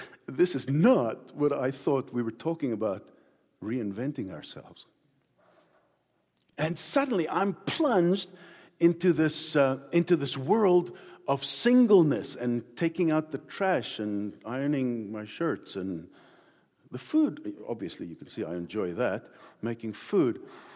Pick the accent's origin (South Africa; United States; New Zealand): South Africa; you heard I'm from South Africa, and even in South Africa I was in pastoral ministry